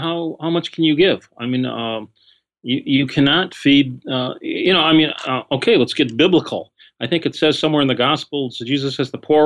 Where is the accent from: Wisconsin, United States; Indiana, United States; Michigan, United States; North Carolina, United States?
Michigan, United States; Detroit; I come from Detroit, which was a city with problems.